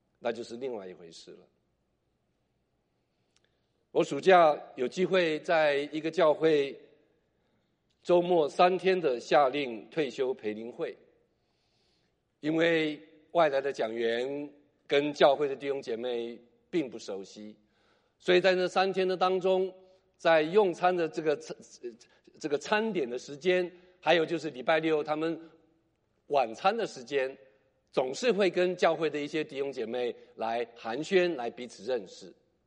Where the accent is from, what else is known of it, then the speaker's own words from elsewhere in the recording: China; 首先，我们中国人有一句话5个字，在这样子的潮流里面就不适用了。